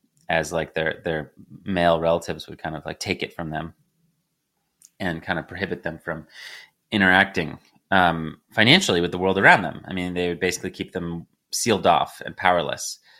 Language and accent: English; United States; I'm an American who has benefited a lot from the dollar system.